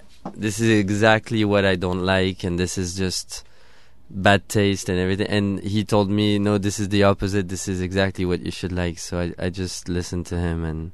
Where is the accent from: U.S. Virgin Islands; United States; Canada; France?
France; Versailles, Île-de-France; They probably thought because we came from Versailles, it's a place where you have a lot of preconceived ideas or.